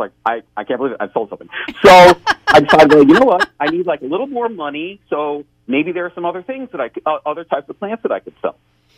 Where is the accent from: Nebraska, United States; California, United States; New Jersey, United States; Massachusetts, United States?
New Jersey, United States; Teaneck; now in Florida, United States; I'm originally from Teaneck, New Jersey. I moved down to Florida to go to the University of Florida to get a degree in botany.